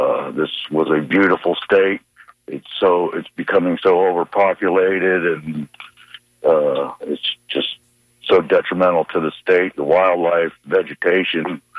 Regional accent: Largo, Florida, United States; I'm calling from Largo. I also born and raised here in Florida back in 1961.

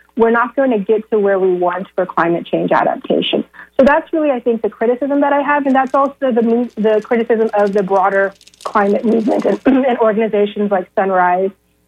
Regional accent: Florida, United States; Like I was born and raised in Florida, and I know how many people there are here

